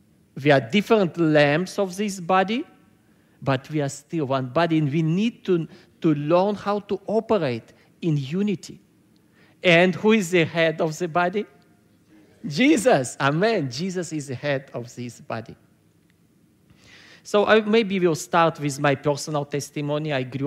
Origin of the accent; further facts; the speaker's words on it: Israel; and I was raised in Israel, but origins of my family from Latvia. Latvia is a small country in Eastern Europe.